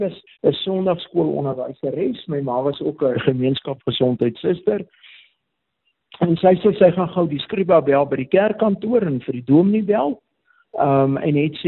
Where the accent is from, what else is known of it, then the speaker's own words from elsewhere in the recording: Laingsburg, Western Cape, South Africa; Ek het op Blensburg is gebore daar groot geword